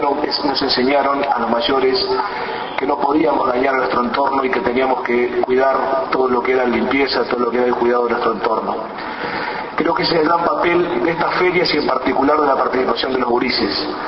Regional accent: Uruguay; como un uruguayo que tiene dos hermosos nietos

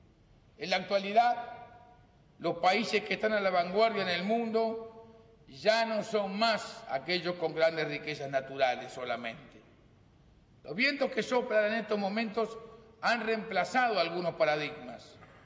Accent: Uruguay; Nuestro objetivo en el Mercosur como uruguayos es ampliarlo, es consolidarlo.

